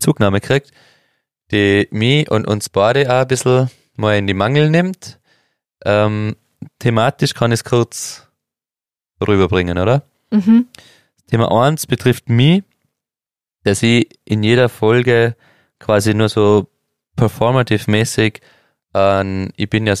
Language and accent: German; Hopfgarten, Tyrol, Austria; habe ich zweimal in meiner Heimat geschlafen, bei meinen Eltern, Hotel Mama.